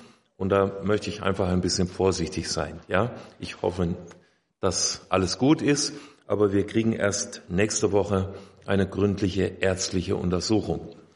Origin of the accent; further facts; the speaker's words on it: Hünfeld, Hesse, Germany; Ich komme aus dem Landkreis Fulda, aus Hünfeld. Also ich bin vom einen Feld ins andere gefahren, vom Hünfeld ins Coesfeld, ne?